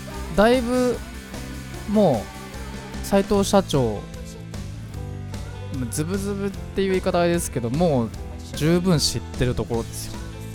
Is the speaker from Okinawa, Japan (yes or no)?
no; Fujisawa, Kanagawa, Japan; 藤沢出身の俳優タレントとして活動する